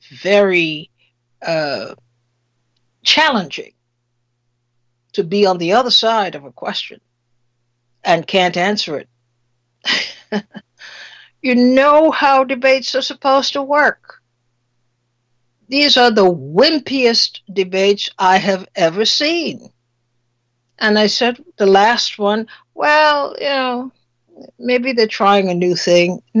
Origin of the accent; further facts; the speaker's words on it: Trinidad & Tobago; growing up in Trinidad as I did, we were required, this was required listening on the radio, to listen to parliamentary debates.